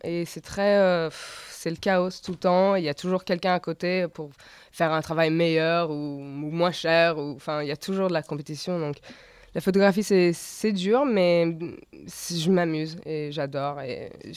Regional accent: New York, United States; Parce que je viens de New York, donc à New York, rien n'est très réel, quoi.

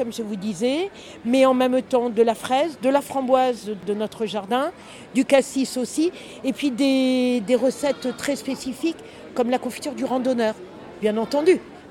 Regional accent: Provence-Alpes-Côte d'Azur, France; les Gaillardistes de Lubaille. Voilà, je viens du col de la Cayolle, au-dessus de Barcelonnette, 1800 mètres d'altitude, dans le parc du Mercantour.

